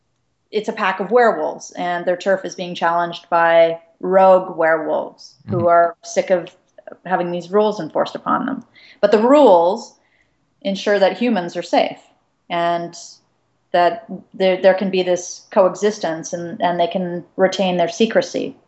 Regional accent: Calgary, Alberta, Canada; because I grew up in Calgary

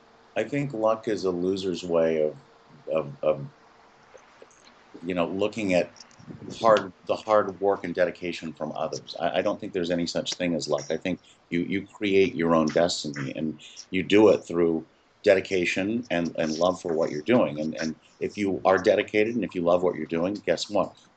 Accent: Texas, United States; Because, you know, I grew up in Texas, and, you know, if I even mentioned the word makeup, the cowboys would beat the shit out of me.

